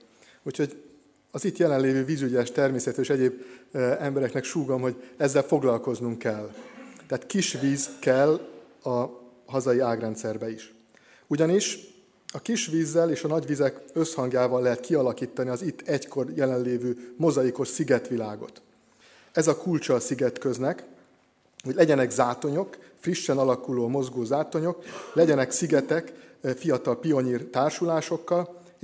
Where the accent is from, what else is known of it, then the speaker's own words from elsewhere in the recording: Győr-Moson-Sopron, Hungary; Rólam annyit kell tudni, hogy szigetközi őslakos vagyok, Tőzsgyökeres szigetközi, akinek az első természeti élményeket a Duna adta, a Duna fövenye, a Duna homokja, a Duna vize